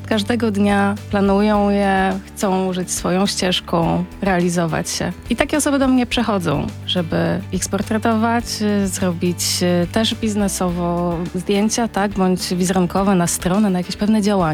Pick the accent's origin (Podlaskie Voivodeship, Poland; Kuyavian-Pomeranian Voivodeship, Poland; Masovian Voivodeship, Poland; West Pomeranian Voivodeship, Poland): Kuyavian-Pomeranian Voivodeship, Poland; Bydgoszcz; Pytając, skąd jestem, mówiłam, że z Bydgoszczy.